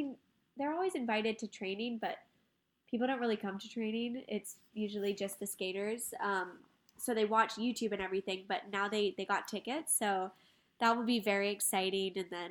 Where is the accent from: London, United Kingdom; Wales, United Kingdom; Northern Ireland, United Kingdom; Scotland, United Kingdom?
London, United Kingdom; now in Montreal, Canada; So I came from London, and everyone knows the tube map there is so overwhelming.